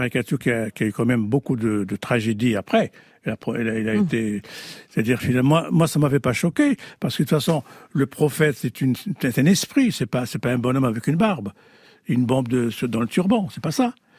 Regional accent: Fez, Fès-Meknès, Morocco; c'est son originalité qui m'a rappelé ma ville natale, Fès.

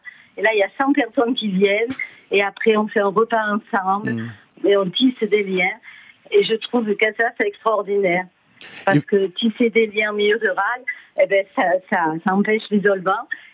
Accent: Avignon, Provence-Alpes-Côte d'Azur, France; Moi, je viens d'Avignon, faut pas arriver en conquistador.

